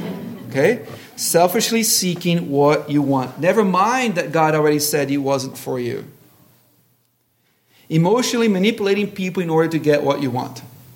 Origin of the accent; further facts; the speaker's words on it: Brazil; I've never talked to any kid that we watched Zorro growing up in Brazil a lot.